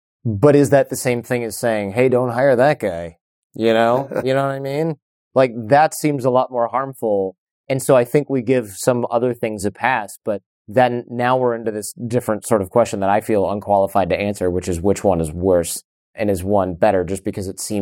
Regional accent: Detroit, Michigan, United States; And I grew up in Detroit, so I'm a little bit ashamed that I'd never heard of that.

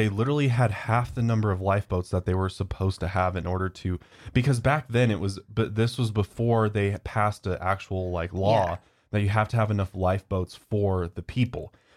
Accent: United States; accent: American; I'm so American. Got such an American accent.

